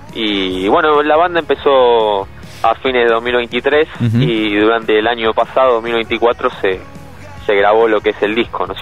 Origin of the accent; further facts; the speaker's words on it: Buenos Aires, Argentina; Nosotros somos de Zona Sur, somos cuatro integrantes, la mitad somos de Herley, Avellaneda, por supuesto, y los otros dos son de Florencio Varela. Somos de Zona Sur, nosotros.